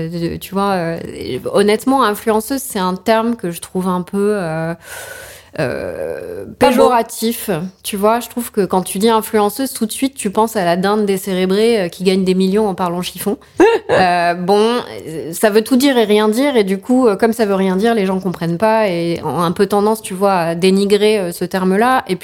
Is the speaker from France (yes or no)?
yes; Albi, Occitanie, France; born there; je suis parisienne de cœur en réalité et pas de naissance. Ma famille est parisienne, mais mon père a trouvé son premier job à côté de Toulouse. Donc, je suis albigeoise, coming out régionale. mais j'ai pas d'autres racines que celle d'y être née